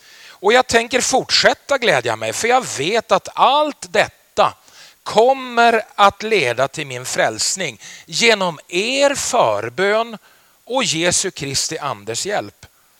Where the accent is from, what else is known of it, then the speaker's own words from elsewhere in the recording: Byske, Västerbotten County, Sweden; also born or lived in Skellefteå; now in Örnsköldsvik, Sweden; Väldigt roligt att vara här i Skellefteå, min hemstad. Jag är född i Skellefteå, uppvuxen i Byske, bor nu i Örnsköldsvik